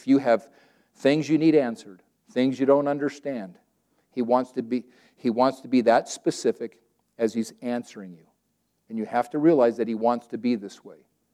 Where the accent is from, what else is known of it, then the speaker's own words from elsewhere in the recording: California, United States; I grew up in Southern California and God speaks to me differently.